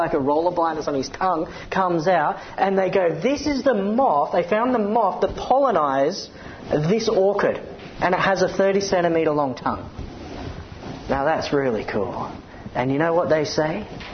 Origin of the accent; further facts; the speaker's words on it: Australia; I'm going to say that because I'm an Australian, so it's okay.